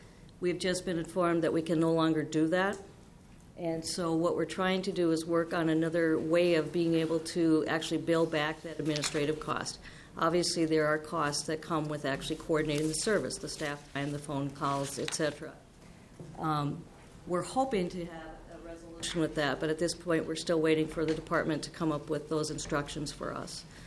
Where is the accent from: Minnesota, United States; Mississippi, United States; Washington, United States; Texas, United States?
Minnesota, United States; I'm from Yellow Medicine County, which is a very small rural county.